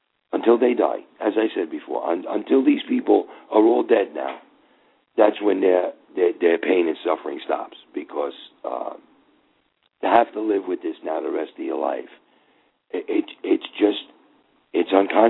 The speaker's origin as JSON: {"language": "English", "country": "United States", "said": "I'm an American. I'm a father."}